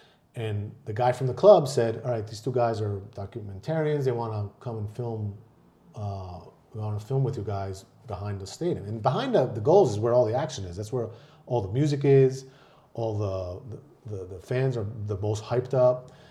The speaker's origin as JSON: {"language": "English", "country": "Argentina", "tie": "born there", "second_language": "English", "said": "Since I was born in Argentina, I was in the Air Force. I served in the military in Argentina and I was known as a Yankee."}